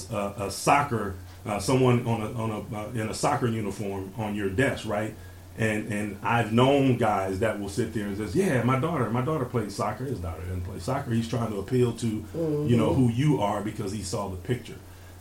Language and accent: English; Compton, California, United States; I grew up in Compton, California.